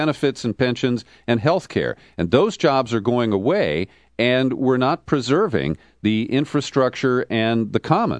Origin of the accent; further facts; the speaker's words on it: Cincinnati, Ohio, United States; now in California, United States; Well, in my own, I grew up in Cincinnati, and our public library, the interior was decorated by artists who had been employed by the WPA.